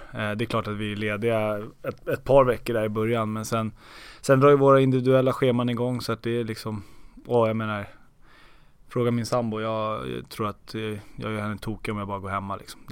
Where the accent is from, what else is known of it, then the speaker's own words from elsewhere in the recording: Stockholm, Stockholm County, Sweden; Stockholm.